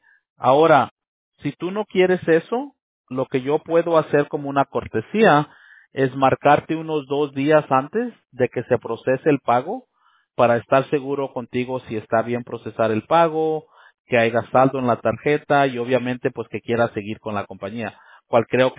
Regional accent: Monterrey, Nuevo León, Mexico; yo soy de Monterrey, allá del norte, donde sea el cabrito.

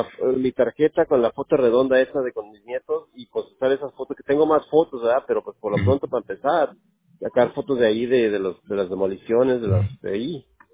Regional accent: Tijuana, Baja California, Mexico; Yo soy de Tijuana.

